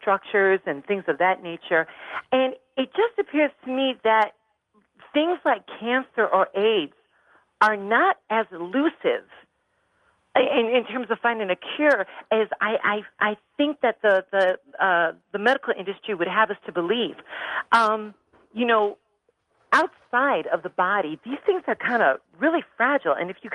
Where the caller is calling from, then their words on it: Chicago, Illinois, United States; I'm calling from Chicago.